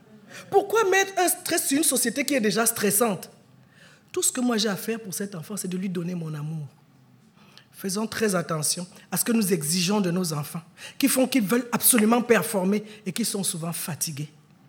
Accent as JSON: {"language": "French", "country": "Cameroon", "said": "Chez nous, au Cameroun, on dit, le viens, on reste."}